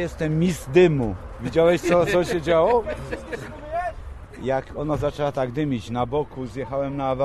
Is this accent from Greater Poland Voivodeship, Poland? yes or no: yes; Poznań, Greater Poland Voivodeship, Poland; tak jak my poznaniacy.